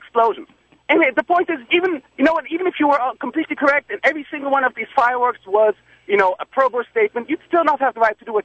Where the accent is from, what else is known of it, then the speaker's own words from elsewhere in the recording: Switzerland; I'm from Europe. If that makes any difference, I'm